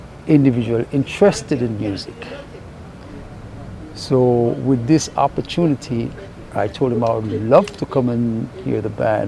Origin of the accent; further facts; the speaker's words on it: Whitfield Town, Kingston, Jamaica; I'm from Whitfield Town, and he's further up the road.